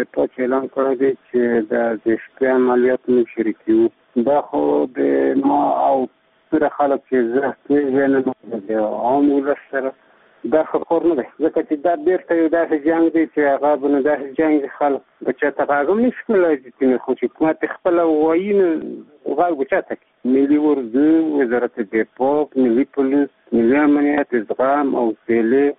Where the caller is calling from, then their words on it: Azra, Logar, Afghanistan; زه د لوګر ولایت د ازرې ولسوالۍ څخه تاسو سره په تماس کې یم